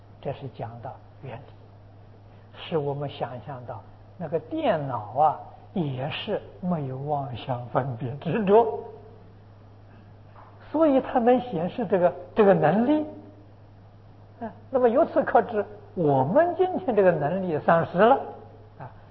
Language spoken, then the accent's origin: Chinese; China; 我们中国人称为玉皇大帝